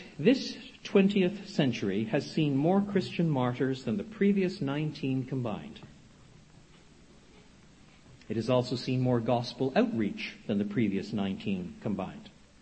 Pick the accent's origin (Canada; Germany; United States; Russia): Canada; French Canada; When I was a boy growing up in French Canada, it was common for those who were converted to lose their businesses.